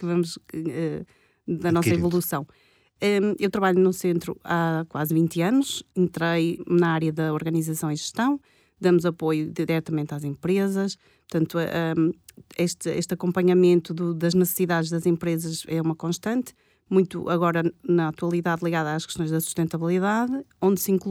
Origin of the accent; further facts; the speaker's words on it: Ovar, Aveiro, Portugal; Eu sou de Ovar, tenho 46 anos, estudei Engenharia do Ambiente na Universidade de Aveiro